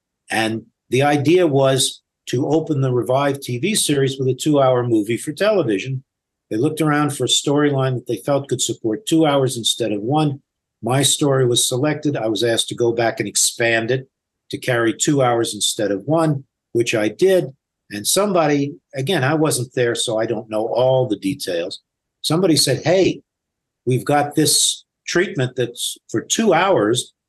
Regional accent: Los Angeles, California, United States; I was raised in Los Angeles. I knew people.

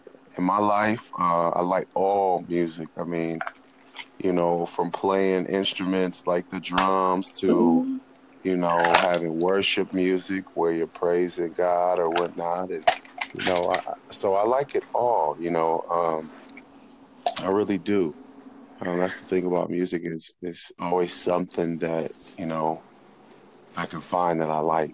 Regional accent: California, United States; I grew up in California, okay?

